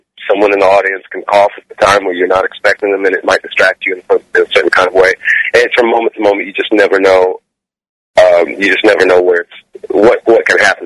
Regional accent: Cairo, Illinois, United States; Small little river town in southern Illinois.

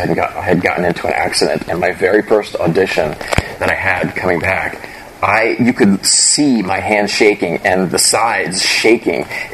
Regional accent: Maryland, United States; moved away; I grew up in Maryland, and I used to do commercials there all the time, and I moved out here

